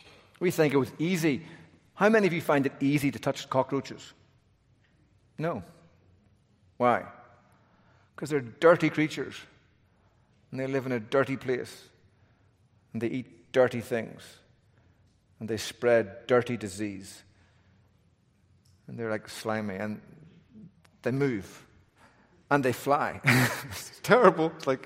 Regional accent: Ireland; now remember, I'm Irish. My culture holds grudges for 10,000 years.

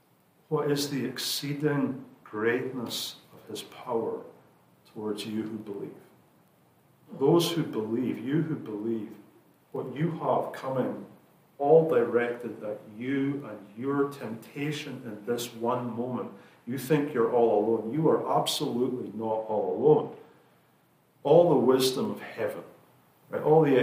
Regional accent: Scotland, United Kingdom; now in United States; I'm from Scotland

